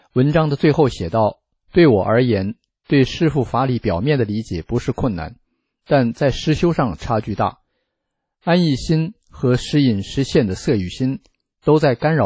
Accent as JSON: {"language": "Chinese", "country": "China", "tie": "born or raised there", "said": "我是1949年以后在大陆出生，从小就在党文化的浸泡中长大的大陆人，"}